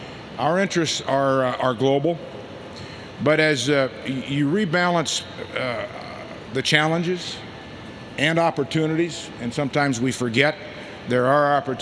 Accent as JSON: {"language": "English", "region": "Nebraska", "country": "United States", "said": "That's my home state newspaper of Nebraska."}